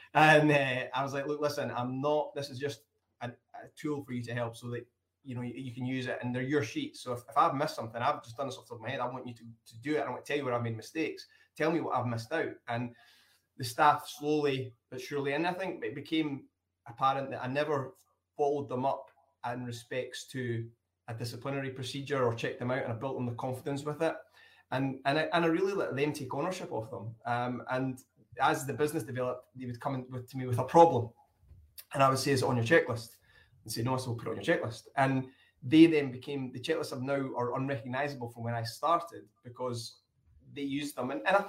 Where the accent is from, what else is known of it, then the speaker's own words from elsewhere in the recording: Scotland, United Kingdom; accent: Scottish; I'm from the original Roslyn Inn. And as you'll hear by my accent, it's from Scotland. So we are just south of Edinburgh, the capital of Scotland, in a village called Roslyn.